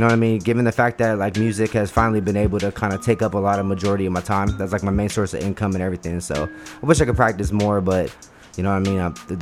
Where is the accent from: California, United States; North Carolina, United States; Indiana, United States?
California, United States; Van Nuys; also born or lived in Santa Clarita; now in Northridge, United States; Yeah, I was born in Van Nuys, you know, and I stayed out there till I was probably about, like, 11, 12. We moved, like, a little bit north, like, Santa Clarita way. Then, now I'm back here in the valley over by Northridge.